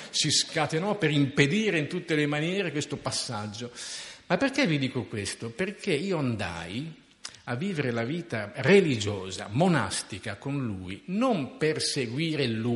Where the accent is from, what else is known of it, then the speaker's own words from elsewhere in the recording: Bologna, Emilia-Romagna, Italy; Comunque, sono bolognese, quindi a Bologna frequentavo la mia parrocchia.